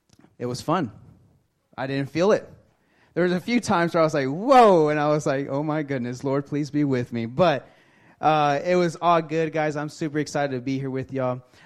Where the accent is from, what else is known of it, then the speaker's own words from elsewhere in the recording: Texas, United States; I am from Texas. I am from the South, right?